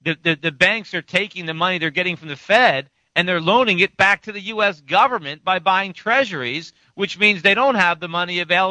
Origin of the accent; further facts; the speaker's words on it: United States; nothing would give me greater pleasure than to be able to buy more American companies as an American.